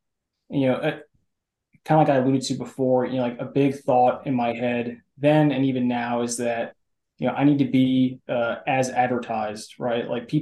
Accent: New Jersey, United States; So I am from Northern New Jersey. So that definitely has an impact.

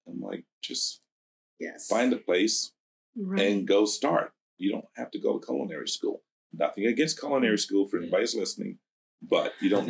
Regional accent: St. Petersburg, Florida, United States; So I'm from St. Pete, right? Yes. So I drive over here a couple of days a week.

